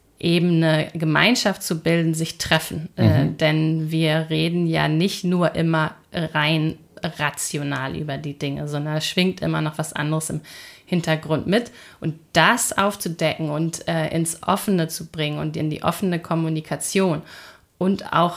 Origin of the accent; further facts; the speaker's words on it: Hamburg, Germany; Ich bin in Hamburg-Harburg aufgewachsen.